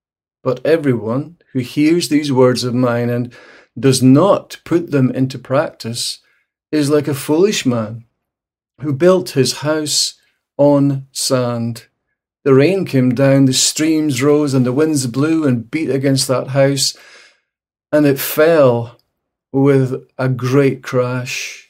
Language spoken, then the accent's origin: English; Scotland, United Kingdom; And as a Scotsman, I really appreciate that.